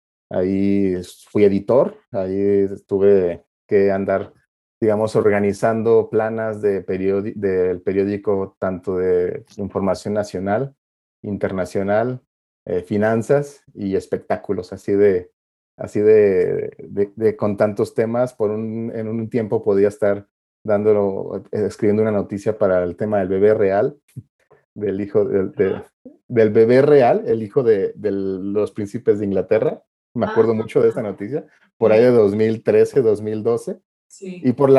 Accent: Guanajuato, Mexico; soy guanajuatense. Soy de Guanajuato, como Jorge Ibargüengoitia.

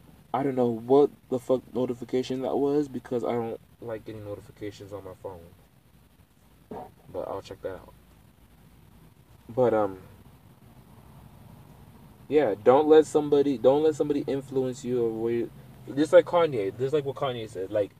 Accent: Sierra Leone; Because I'm from Sierra Leone.

